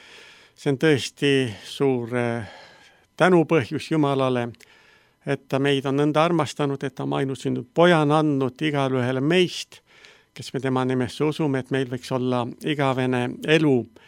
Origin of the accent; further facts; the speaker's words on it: Southern Estonia, Estonia; Olen sündinud Lõuna-Eestis metsade rüppes. Nii palju võiks öelda, et lähima külani oli paar kilomeetrit, seal oli küll 1-2 maja